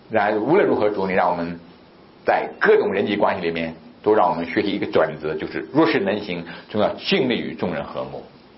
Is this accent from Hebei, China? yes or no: no; Huai'an, Jiangsu, China; 因为在我老家那里有两个有名的地方，一个是周恩来故居嘛，淮安；